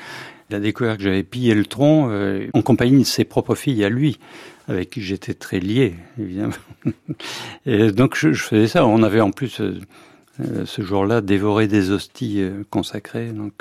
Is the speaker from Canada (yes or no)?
no; Centre-Val de Loire, France; à cause de tout ce que j'ai vécu à l'adolescence et après, et dans ma jeunesse, dans la Touraine